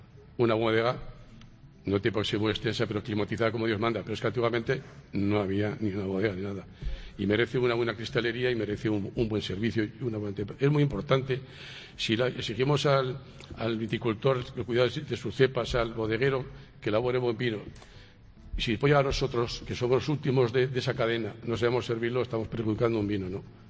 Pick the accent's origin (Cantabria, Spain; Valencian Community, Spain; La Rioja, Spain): La Rioja, Spain; bien porque soy amante de los vinos, bien porque soy riojano